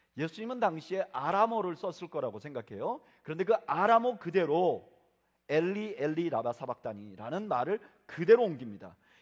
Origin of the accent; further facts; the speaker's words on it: South Korea; now in United States; 요즘에 저희는 한국인으로 태어나고 살아간다는 것이 매우 자랑스러운 그런 시기를 살고 있습니다.